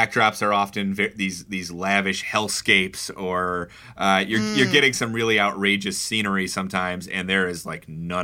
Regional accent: Chicago, Illinois, United States; I will say I laughed very hard as a Chicagoan, and I think other Chicagoans will as well

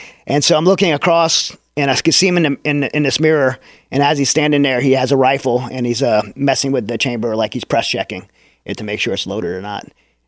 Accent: Louisiana, United States; because growing up in Southern Louisiana, I loved the water, loved to swim.

